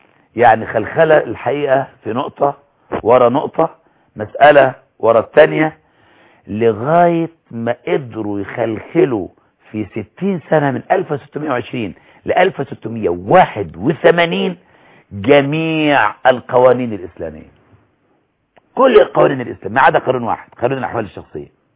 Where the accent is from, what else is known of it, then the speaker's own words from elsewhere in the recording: Egypt; حتى ليثيروا العلماء عندنا في مصر